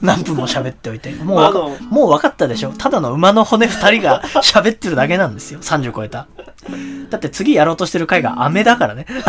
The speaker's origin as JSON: {"language": "Japanese", "region": "Gunma", "country": "Japan", "moved": "as an adult", "said": "僕は群馬出身で"}